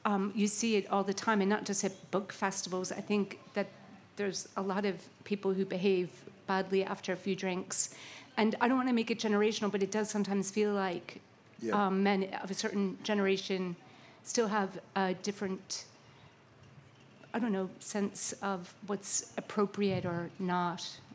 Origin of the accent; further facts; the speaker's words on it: Ireland; Because I'm Irish.